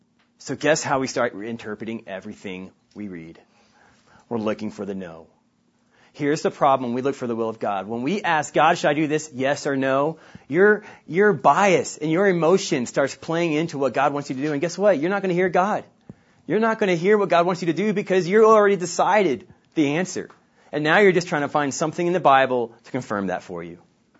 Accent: Oklahoma, United States; I'm from Oklahoma. I'm from southern Oklahoma, which just means guns are ingrained into my blood.

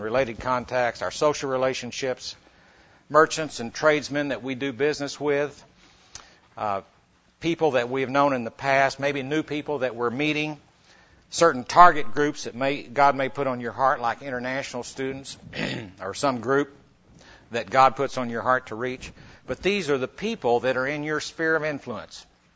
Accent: Oklahoma City, Oklahoma, United States; I'm a businessman from Oklahoma City

